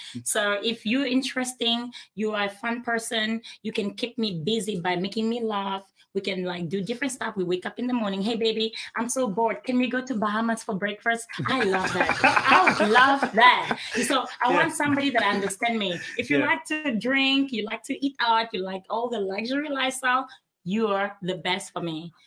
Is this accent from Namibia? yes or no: yes; Namibia; English is a second language; I'm from Namibia.